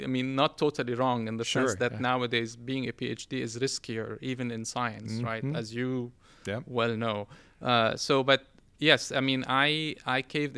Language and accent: English; Lebanon; So I was born and raised in Lebanon